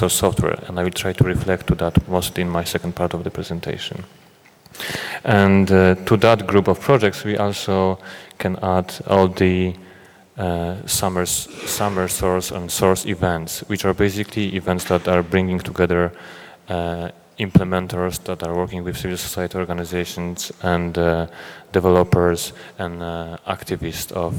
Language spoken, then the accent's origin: English; Poland; I'm myself from Poland, and other colleagues are from different countries.